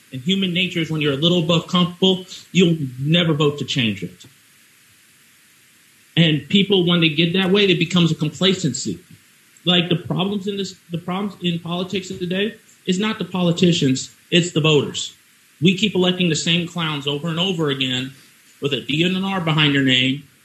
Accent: Illinois, United States; because I came from Illinois, the Chicagoland area, and I was a registered libertarian in Illinois.

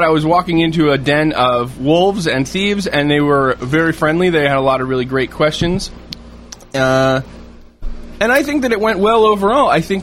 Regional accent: California, United States; But anyway, the reason that I am in Phoenix, I'm from California

